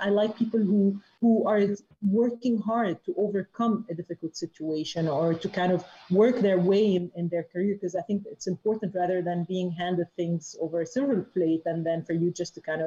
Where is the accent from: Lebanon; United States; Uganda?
Lebanon; Well, I was born and raised in Lebanon during the time of the war in Lebanon.